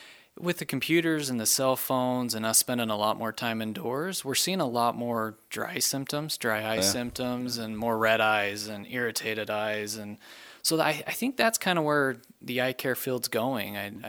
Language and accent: English; Utah, United States; also born or lived in Oregon; So we did school in Oregon, okay. And then we came from Utah originally.